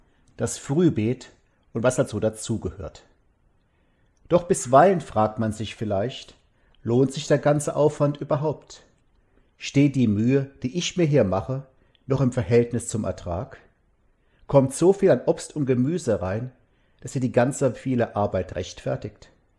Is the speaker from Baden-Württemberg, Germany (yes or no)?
yes; Mosbach, Baden-Württemberg, Germany; born or raised there